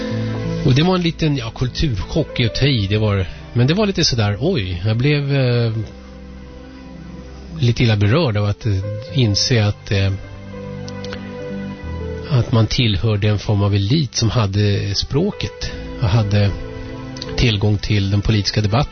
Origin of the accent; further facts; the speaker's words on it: Saltsjöbaden, Stockholm County, Sweden; Jag växte upp i Saltis och kom ut senare in till stan, upptäckte klasskillnader.